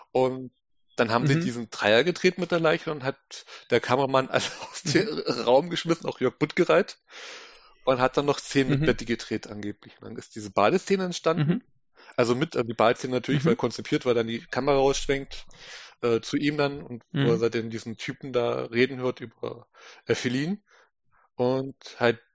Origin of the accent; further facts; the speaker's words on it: East Germany, Germany; ich bin jetzt aus dem Osten, ich kenne diese ganzen Disco-Sendungen oder Musiksendungen aus dem Westen nicht